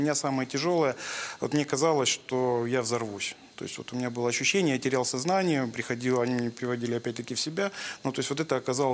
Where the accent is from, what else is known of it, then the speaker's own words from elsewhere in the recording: Makiivka, Donetsk Oblast, Ukraine; born there; Ну, во-первых, я родился в Макеевке, и это моя родная земля, то есть это моя маленькая родина.